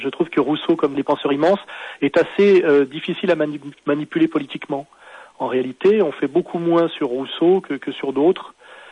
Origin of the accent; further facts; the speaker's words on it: Geneva, Switzerland; now in Paris, France; je suis citoyen de Genève comme lui, et que je suis monté à Paris comme lui